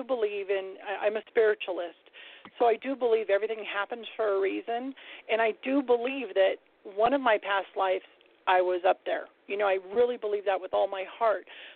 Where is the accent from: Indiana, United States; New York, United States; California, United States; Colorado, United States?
California, United States; now in Nevada, United States; I'm a native Bay Arean, and, you know, I grew up in the Bay Area.